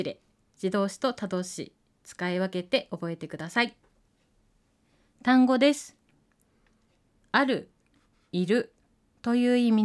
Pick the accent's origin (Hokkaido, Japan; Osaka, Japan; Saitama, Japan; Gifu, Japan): Hokkaido, Japan; Obihiro; 私たち帯広の人は白蛇祭りと呼んで います。